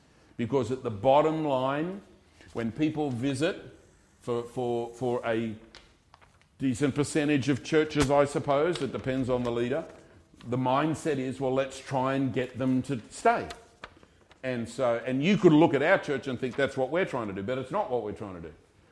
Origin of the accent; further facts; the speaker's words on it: Australia; just because I'm an Australian.